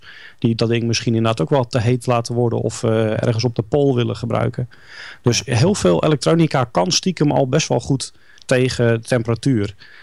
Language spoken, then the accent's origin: Dutch; Voorburg, South Holland, Netherlands; Ik ben een radioamateur uit Voorburg.